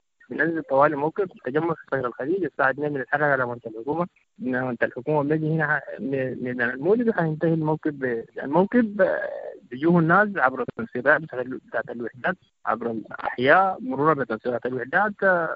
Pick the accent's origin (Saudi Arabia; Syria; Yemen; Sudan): Sudan; لكن هسه في الوقت الراهن ان احنا كسودانيين علينا اسقاط الانقلاب العسكري